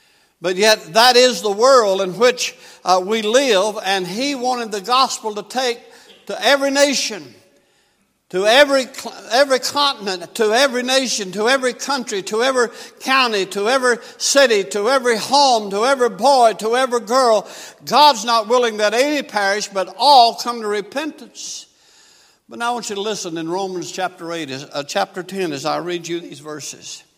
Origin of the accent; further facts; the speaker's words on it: the South, United States; Of course, you all know that I'm from the South. My speech bewrayeth me, okay?